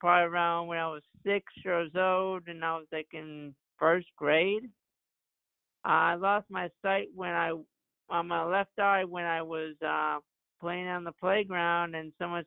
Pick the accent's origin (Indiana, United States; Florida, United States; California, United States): Florida, United States; Melbourne; I was born in Melbourne, Florida. As many people always say, I'm a Floridian.